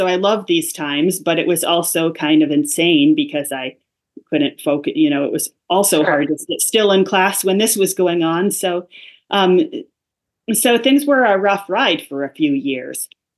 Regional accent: Fairfield County, Connecticut, United States; So I'm originally from Fairfield County, Connecticut.

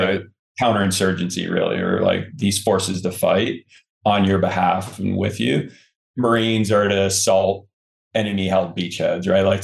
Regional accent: United States; I truly believe that our way of life as an American is something that we owe.

